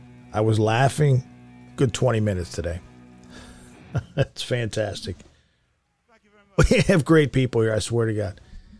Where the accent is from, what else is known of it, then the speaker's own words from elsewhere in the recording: Philadelphia, Pennsylvania, United States; but I'm from Philadelphia. You're used to the crowd turning on you.